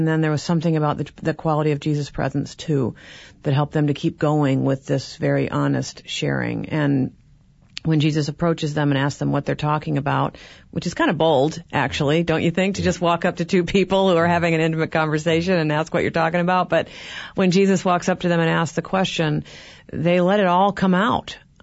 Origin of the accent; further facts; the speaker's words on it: Chicago, Illinois, United States; since I'm from Chicago.